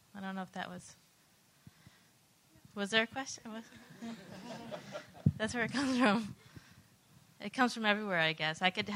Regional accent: United States; I think that's also from not having a rich heritage, being American, and not really having a real tradition in any sort of sense.

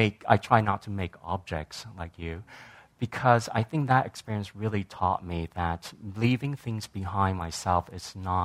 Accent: Taiwan; when I was growing up in Taiwan, I was watching things like

